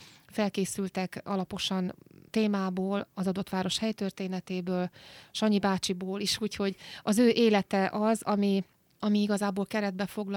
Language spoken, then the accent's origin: Hungarian; Borsod-Abaúj-Zemplén, Hungary; first language Hungarian; nekem, mint magyar embernek, aki itt született, a nyelvem is magyar, és tényleg szeretem ezt az országot, és azért is költöztem haza Borsod-Zemplén megyén, és szeretem ezt a megyét, az otthonomat, a szülőföldemet